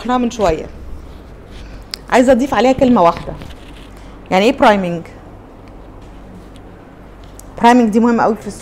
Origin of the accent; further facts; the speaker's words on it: Egypt; في التعليم عندنا في مصر